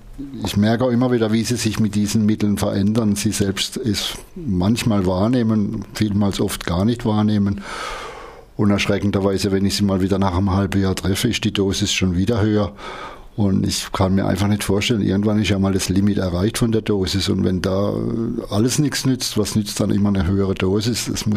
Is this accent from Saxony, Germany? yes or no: no; Freiburg, Baden-Württemberg, Germany; Ja, ich bin 1951 in Freiburg geboren, wohne jetzt allerdings ein bisschen außerhalb von Freiburg, ein kleines bisschen in die nördliche Richtung, bin aber noch Freiburger und mein hauptsächliches Leben spielt auch in Freiburg.